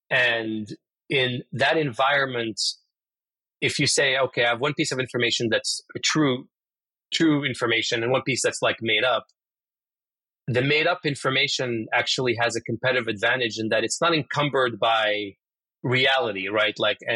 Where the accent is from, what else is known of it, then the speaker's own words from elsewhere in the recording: Morocco; being kind of Moroccan and growing up in North Africa